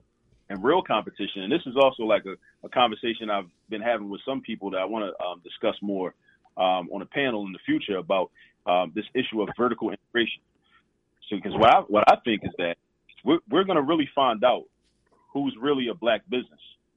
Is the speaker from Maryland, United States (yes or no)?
yes; Baltimore, Maryland, United States; You know, I grew up in Baltimore.